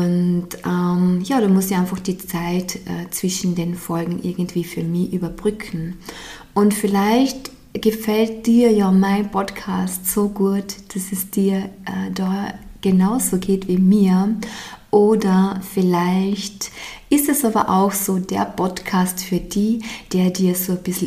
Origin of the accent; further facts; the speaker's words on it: Austria; Wie du vielleicht aus meinem Dialekt schon raushörst, ich komme aus Österreich.